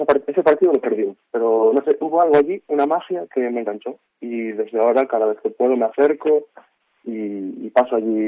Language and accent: Spanish; Bueu, Galicia, Spain; Yo soy de Bueu y desde hace 3 años